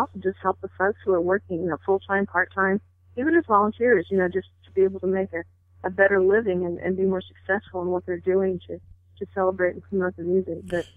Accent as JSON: {"language": "English", "region": "Missouri", "country": "United States", "tie": "born or raised there", "said": "I grew up in Missouri where, you know, it's a pretty big state."}